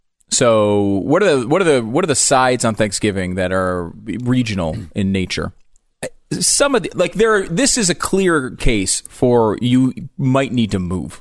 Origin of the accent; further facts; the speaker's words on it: Northeast, United States; Now, I've seen that here or there, but I was not a popular one, and I grew up in the Northeast.